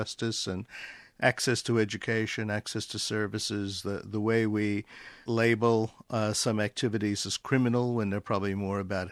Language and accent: English; Brooklyn, New York, United States; also born or lived in Queens; I grew up in New York for the first 11 years of my life in Brooklyn, and then a little bit later in Queens.